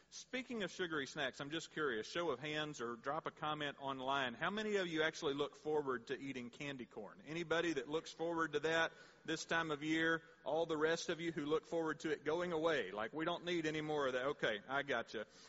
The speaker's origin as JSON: {"language": "English", "region": "Texas", "country": "United States", "tie": "born or raised there", "said": "And I grew up in South Texas, and so there were years when, you know, it would be like 98 degrees, you know, on Halloween"}